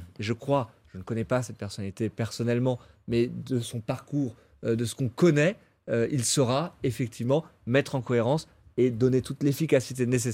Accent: Paris, Île-de-France, France; Je suis parisien, comme tous, amoureux de cette cathédrale.

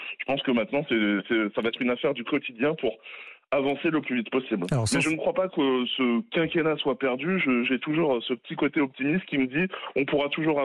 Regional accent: Normandy, France; moi je suis un Normand de 32 ans

